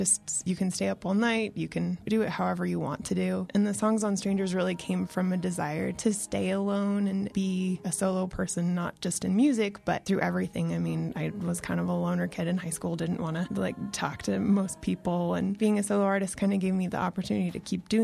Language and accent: English; Ogden, Utah, United States; Growing up in Ogden was such a weird experience. My family's lived there for a really long time. It's a small community.